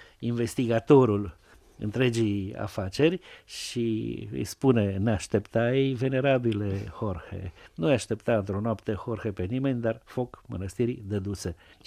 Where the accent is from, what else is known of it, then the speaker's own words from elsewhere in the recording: Satu Mare, Satu Mare County, Romania; El e din Maramureș, eu sunt din Satu Mare. Nu știu dacă există 40-50 de kilometri între locurile prin care ne-am născut și am copilărit.